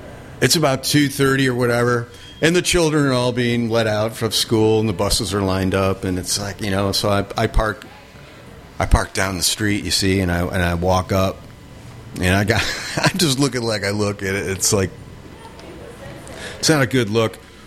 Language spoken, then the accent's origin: English; Naperville, Illinois, United States; So I went back to my hometown outside of Chicago, Naperville.